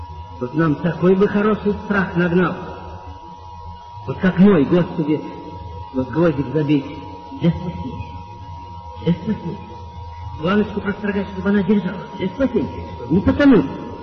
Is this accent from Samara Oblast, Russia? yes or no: yes; Samara, Samara Oblast, Russia; я сам из Самары.